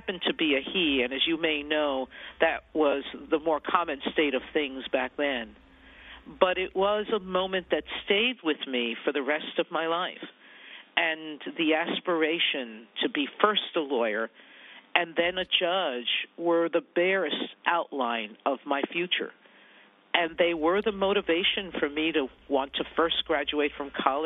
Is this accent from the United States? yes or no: yes; Bronx, New York, United States; I was a protected kid from a Puerto Rican family. Still, I was living then in Co-op City, but most of my family was still in the South Bronx, and I visited them regularly.